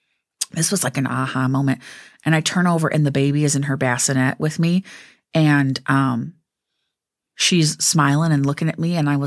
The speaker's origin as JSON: {"language": "English", "town": "Mount Vernon", "region": "Iowa", "country": "United States", "tie": "born or raised there", "said": "I grew up in Mount Vernon."}